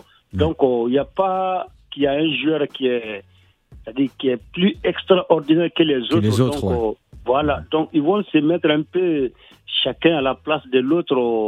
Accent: Mali; Et moi, vraiment, en tant que Malien, je suis content que enfin le Mali il a compris.

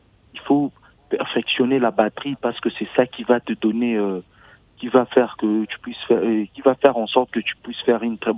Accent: DR Congo; Mais comme je suis congolais au pays

